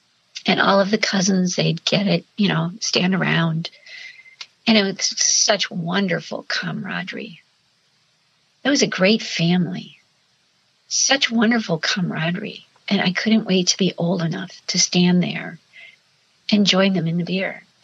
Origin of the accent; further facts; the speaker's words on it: Ireland; I'm Irish.